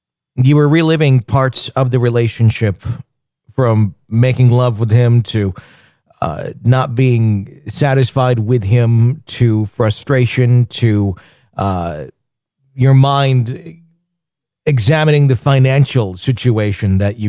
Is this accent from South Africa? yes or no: no; Wisconsin, United States; but I grew up in Wisconsin. I grew up in snow for 6 months of the year and parked on inclines all the time.